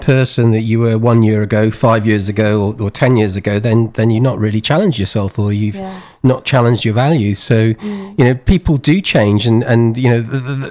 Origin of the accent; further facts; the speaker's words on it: Wales, United Kingdom; You know, I grew up in Wales. And it's very strong on community there.